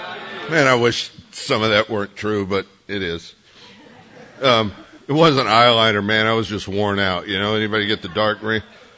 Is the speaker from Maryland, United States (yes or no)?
no; Louisiana, United States; also born or lived in Groves, Texas; I was born in Groves, Texas, and raised in Louisiana. And I was raised Mormon